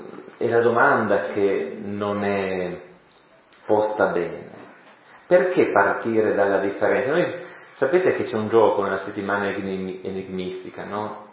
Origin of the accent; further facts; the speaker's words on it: Turin, Piedmont, Italy; born there; io nato in Occidente, nato in Italia, nato a Torino, da famiglia cattolica da millenni